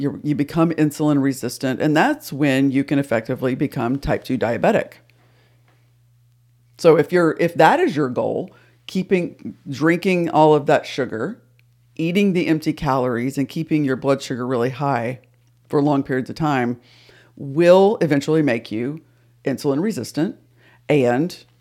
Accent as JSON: {"language": "English", "region": "the South", "country": "United States", "tie": "born or raised there", "said": "Y'all, whenever we were growing up, everything was a Coke. It didn't matter. It did not matter what it was. We're from the South, so I'm just diverging here."}